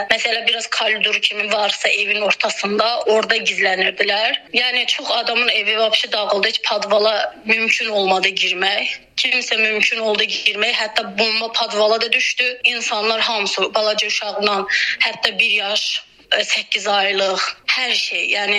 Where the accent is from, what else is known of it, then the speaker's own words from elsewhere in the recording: Lankaran, Lankaran District, Azerbaijan; İndi mən özüm Lənkəranlıyam. Lənkəranda evim falan heç nəyim yoxdur.